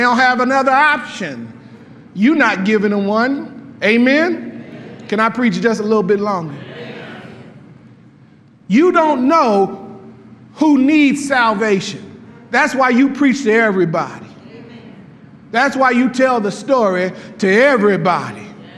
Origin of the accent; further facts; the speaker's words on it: Wellston, United States; I wasn't born in 1611 and I grew up in Wellston.